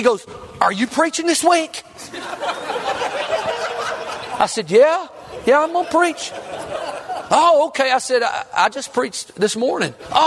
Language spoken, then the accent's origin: English; Kentucky, United States; I thought, Canada. That's a far cry for a little Kentucky boy.